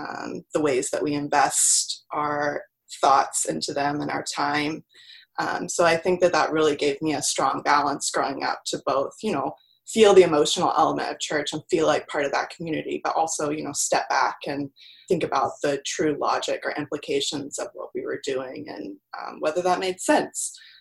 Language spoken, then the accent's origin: English; Iowa, United States; also born or lived in Florida; I was born in Florida and baptized there, and then immediately after that we moved to Iowa, but to Northwest Iowa.